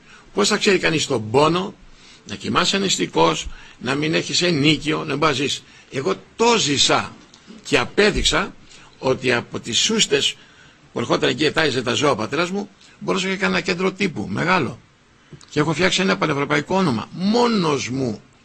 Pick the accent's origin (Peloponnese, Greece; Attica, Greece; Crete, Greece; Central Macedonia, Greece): Peloponnese, Greece; Είμαι από την Αρκαδία και με ξέρουν όλοι.